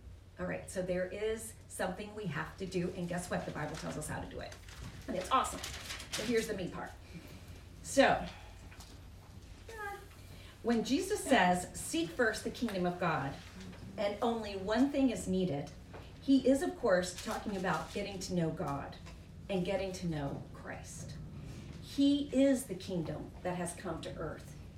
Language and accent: English; Texas, United States; Me too, I'm a Texan.